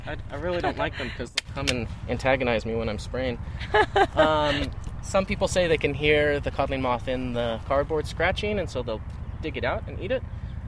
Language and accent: English; Arizona, United States; So I'm from Arizona. It's a big desert state. It's very hot, and cotton's very, very common crop there.